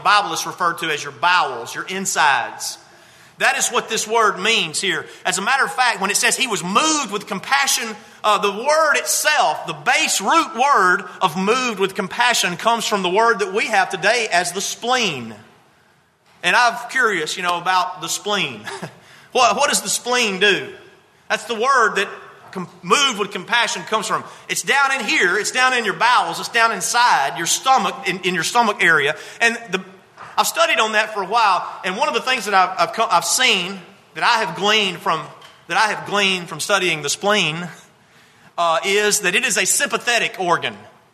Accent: Gordo, Alabama, United States; My hometown's Gordo.

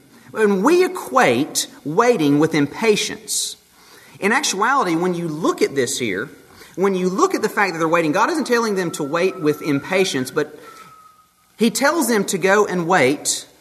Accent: United States; Personally, when I'm an American.

